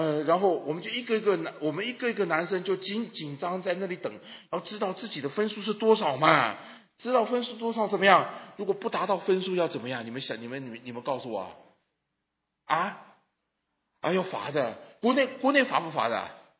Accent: China; 我们中国人最喜欢搞这个

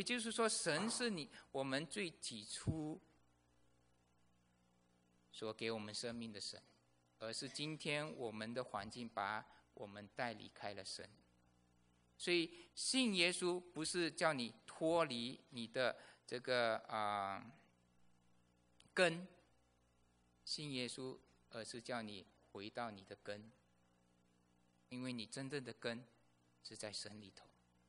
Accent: Malaysia; 当你只我回马来西亚的时候，开始会想到说我在马来西亚从小成长的这个背景

